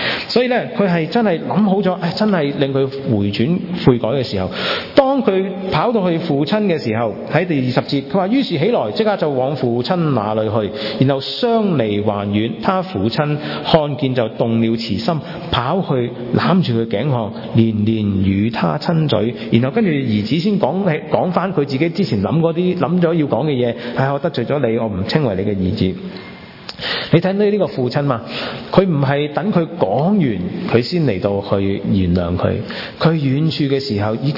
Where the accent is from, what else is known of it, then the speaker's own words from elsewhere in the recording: China; 那我們中國人很謙虛的